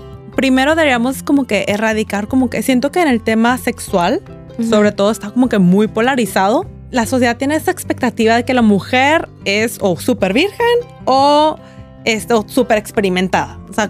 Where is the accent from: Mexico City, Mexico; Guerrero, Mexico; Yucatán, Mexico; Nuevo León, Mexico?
Nuevo León, Mexico; Monterrey; yo crecí aquí en Monterrey